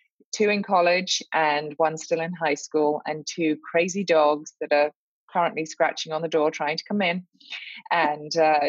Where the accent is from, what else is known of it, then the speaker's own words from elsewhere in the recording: England, United Kingdom; now in Charlotte, United States; as soon as I open my mouth, I'm sure everyone will be able to tell that I'm from the deep south of England. So yes, I'm a Brit, but I do live here in Charlotte, North Carolina, where we moved about 13 years ago